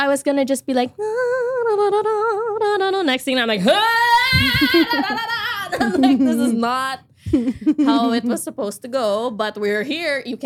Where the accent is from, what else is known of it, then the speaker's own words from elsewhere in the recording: United States; A shrub. As an American, I need this explained to me.